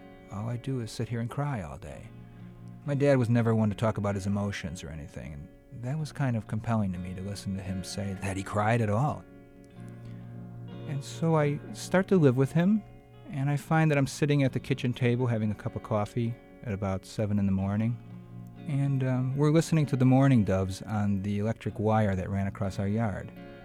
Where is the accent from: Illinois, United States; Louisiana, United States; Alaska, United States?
Illinois, United States; Cicero; And it was part of the legacy you had growing up in Cicero.